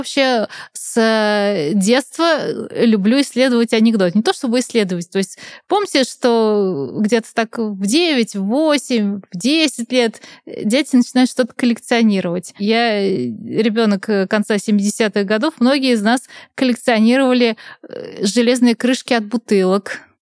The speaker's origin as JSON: {"language": "Russian", "town": "Nizhny Novgorod", "region": "Nizhny Novgorod Oblast", "country": "Russia", "said": "я сама из Нижнего Новгорода"}